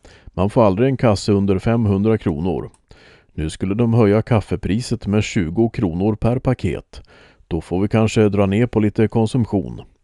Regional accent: Sweden; Jag är född och uppvuxen i Sverige, men det är nog något i mina gener från Turkiet.

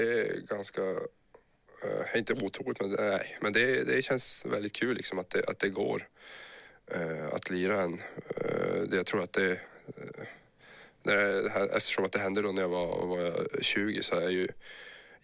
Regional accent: Luleå, Norrbotten County, Sweden; Jag är då född och uppvuxen i Luleå, lite bit utanför en liten ort som heter Gammelstaden.

